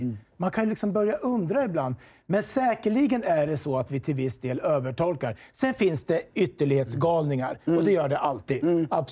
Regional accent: Sweden; Självklart, vi är västerlänningar och vi är svenskar.

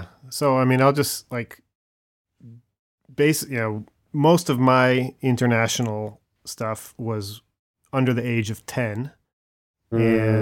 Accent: United States; born there; I was born in America too

